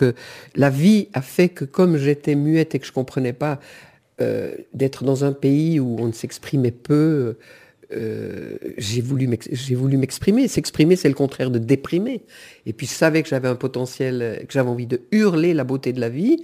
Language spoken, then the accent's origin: French; Yverdon-les-Bains, Vaud, Switzerland; born there; Je suis né à Yverdon, le jour de Pâques.